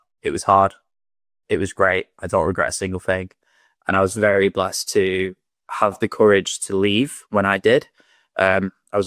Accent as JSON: {"language": "English", "region": "England", "country": "United Kingdom", "accent": "Northern English", "said": "I'm from England, if you can't tell by the Northern accent."}